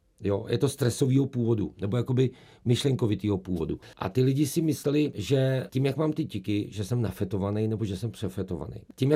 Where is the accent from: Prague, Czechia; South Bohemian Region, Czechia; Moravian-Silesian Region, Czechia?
Prague, Czechia; já jsem vyrůstal na Praze 8 v Kobylisích, chodil jsem na Hovrčovickou ulici